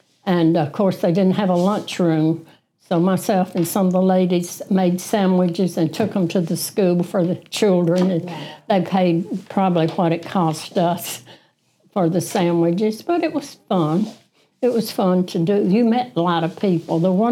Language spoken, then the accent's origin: English; Mississippi, United States; I was from Sumpah County, Mississippi, which is down in the Delta. I have a rural background.